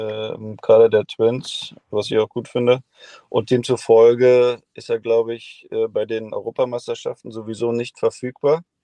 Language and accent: German; Berlin, Germany; Auch alter Berliner, ich komme ja auch aus Berlin